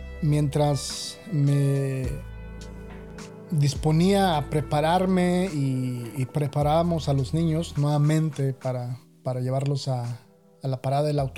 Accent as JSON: {"language": "Spanish", "country": "Mexico", "said": "como mexicano sí da un poco de vergüenza de tener que ser honesto en cuanto a las cosas."}